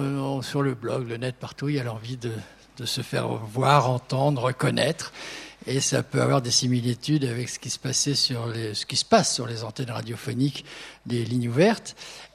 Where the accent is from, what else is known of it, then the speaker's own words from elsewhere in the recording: Auvergne-Rhône-Alpes, France; et je suis revenu chez moi en Haute-Savoie